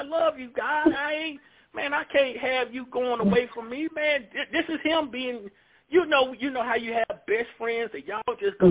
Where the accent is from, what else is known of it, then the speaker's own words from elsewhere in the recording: the South, United States; I'm originally from the South